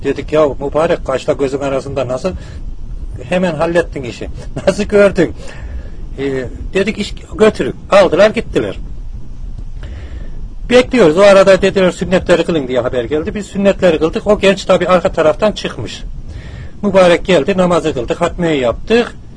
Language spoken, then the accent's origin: Turkish; Nevşehir, Turkey; Nevşehir kurban, biz Nevşehirliyiz.